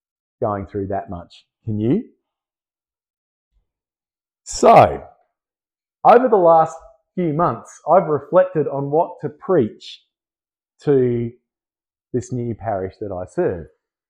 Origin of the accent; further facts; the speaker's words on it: South Australia, Australia; It's a bit like I'm from South Australia and we had Queensland kids